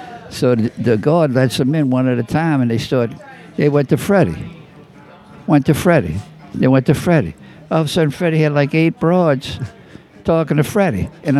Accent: New Orleans, Louisiana, United States; I grew up in the Mid-City. Okay. Mid-City, Alexander Street, Canal Street, by City Park.

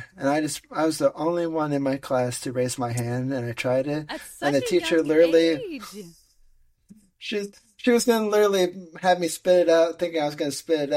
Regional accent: New Jersey, United States; when I grew up in New Jersey, before I moved to Pennsylvania

